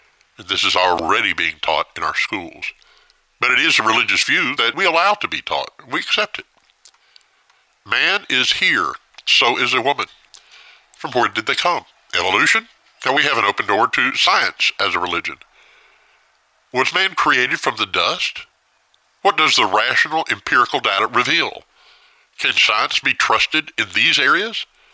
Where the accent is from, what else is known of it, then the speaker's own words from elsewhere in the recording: United States; I am an American, and I fully support the United States Constitution.